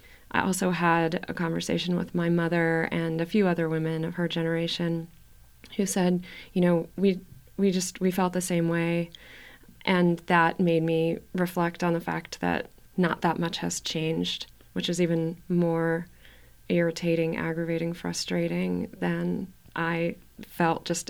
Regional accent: Cleveland, Ohio, United States; I came from Cleveland, Ohio.

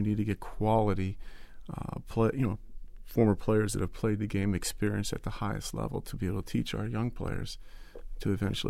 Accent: Cincinnati, Ohio, United States; I was from Cincinnati and wanted just to have the opportunity

